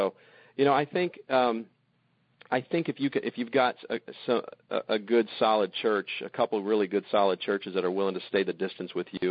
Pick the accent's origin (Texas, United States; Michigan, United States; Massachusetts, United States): Michigan, United States; Detroit; I've got a real heart for South Michigan because I'm from the Detroit area